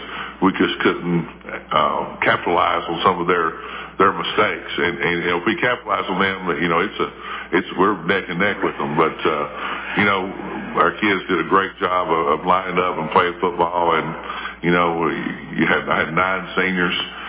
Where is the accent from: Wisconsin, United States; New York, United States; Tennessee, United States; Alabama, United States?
Tennessee, United States; Cookeville; I'm originally from Cookeville. Played ball for Coach Strong in eighth grade.